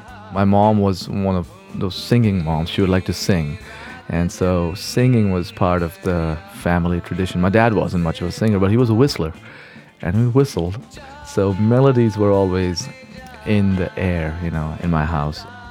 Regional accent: Mumbai, Maharashtra, India; I grew up in Mumbai, India. It was Bombay back then.

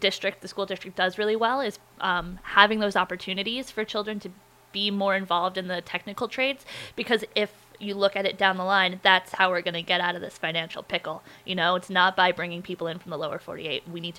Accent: New Jersey, United States; Yeah, Jersey. I eat pork while I listen to … on the boardwalk.

